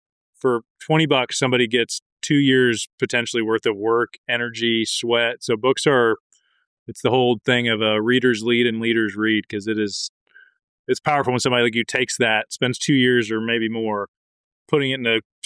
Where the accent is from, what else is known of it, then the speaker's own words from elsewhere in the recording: Oregon, United States; it's because I grew up in Oregon at small schools